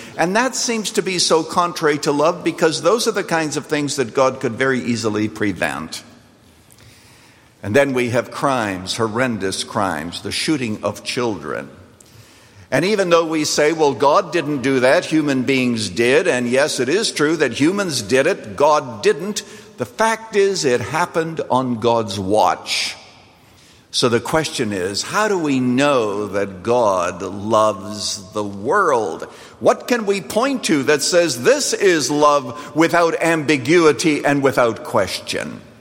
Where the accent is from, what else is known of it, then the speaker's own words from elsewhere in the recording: Canada; As a boy out on the farm growing up in Canada